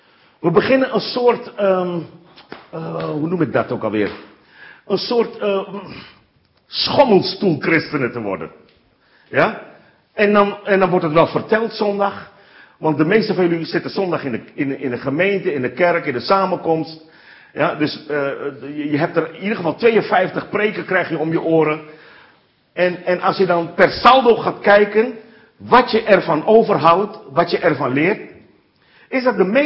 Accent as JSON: {"language": "Dutch", "town": "Assen", "region": "Drenthe", "country": "Netherlands", "said": "Ja, ik kom uit Assen. Ik kom uit Assen."}